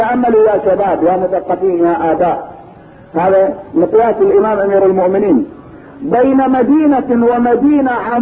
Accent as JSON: {"language": "Arabic", "country": "Kuwait", "said": "يعني الآن ليل عندنا في الكويت، الآن في أمريكا نهار"}